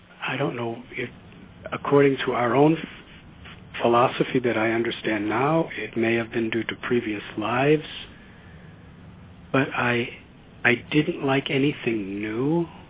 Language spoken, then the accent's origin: English; Highland Park, Illinois, United States; also born or lived in Chicago; I was born in 1950 in Chicago, and at the age of four, my family moved to a suburb called Highland Park in Illinois.